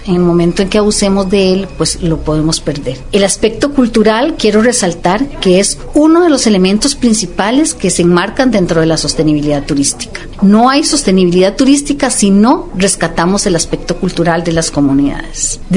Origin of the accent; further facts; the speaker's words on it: Costa Rica; somos nosotros los costarricenses los llamados a proteger nuestro recurso